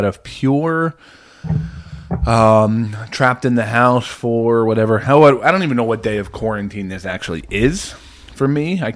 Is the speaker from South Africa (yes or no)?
no; New Jersey, United States; from New Jersey.